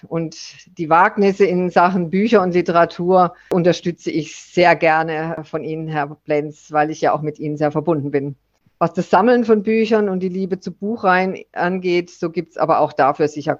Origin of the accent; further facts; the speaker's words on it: Southern Germany, Germany; Ich dagegen bin eben Süddeutsche und mehr dem Süden verbunden, hier in Bayern und weiter nach Italien und vor allen Dingen nach Griechenland.